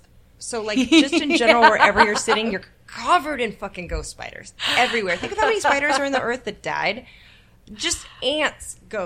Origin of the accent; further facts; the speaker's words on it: California, United States; So, I grew up in the Bay Area.